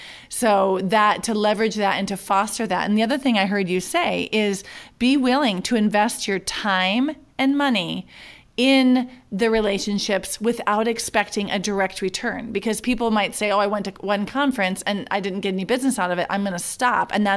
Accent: United States; now in Switzerland; And as an American who worked really hard to recreate myself in Switzerland, learn German, coach and train in another language, I worked really hard to establish myself in Switzerland.

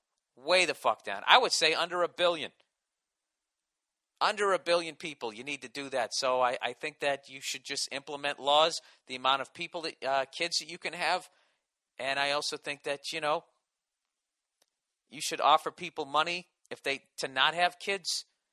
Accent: Ireland; I'm Irish. I know why we got the reputation for being a bunch of drunk motherfuckers, because so many of us are

